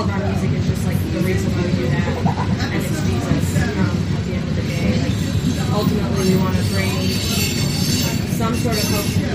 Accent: New York, United States; we're from New York, so they're from the DIY community there.

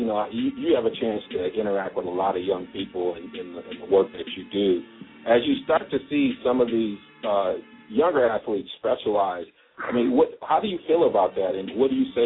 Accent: Ann Arbor, Michigan, United States; I'm from Ann Arbor. I would love to have you come to Ann Arbor.

